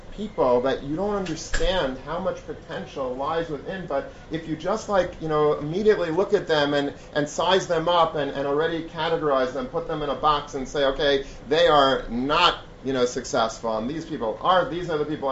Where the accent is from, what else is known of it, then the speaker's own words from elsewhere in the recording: Long Beach, New York, United States; Maybe they exist in the five towns or whatever. I grew up in Long Beach.